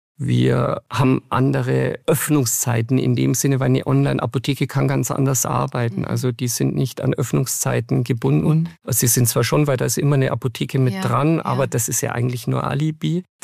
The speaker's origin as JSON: {"language": "German", "region": "Bavaria", "country": "Germany", "said": "als Bayer"}